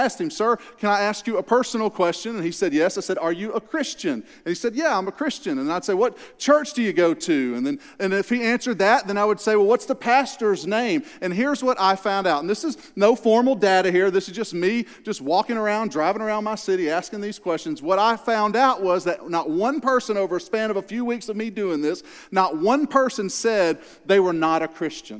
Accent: Louisiana, United States; also born or lived in Arkansas; I am originally from Louisiana. I was educated in the Louisiana public school system, and I've spent 9 years living in Arkansas.

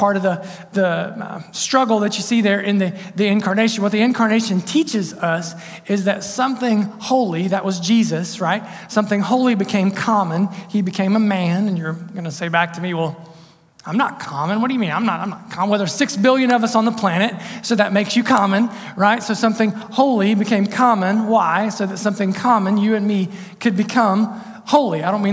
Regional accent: South Point, Ohio, United States; I grew up in South Point, Ohio. So we were going back to good old South Point High School for a basketball game one winter's night.

